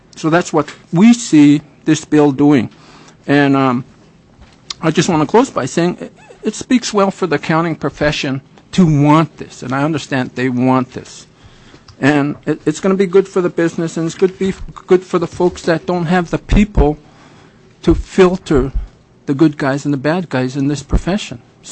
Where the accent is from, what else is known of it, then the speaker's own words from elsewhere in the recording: Yakutat, Alaska, United States; I was born and raised in Yakutat.